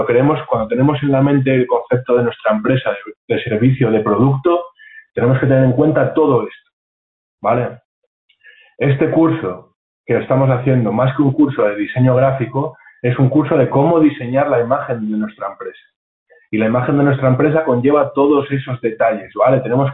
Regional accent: La Bañeza, Castile and León, Spain; Aquí en La Bañeza, en mi pueblo, la gente no tiene mucho en cuenta esto

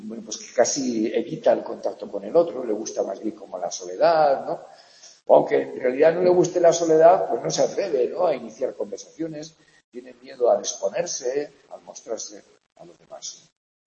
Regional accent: Navarre, Spain; yo soy de Navarra y a mí, claro, de pequeño comía caracoles, porque en mi tierra los caracoles

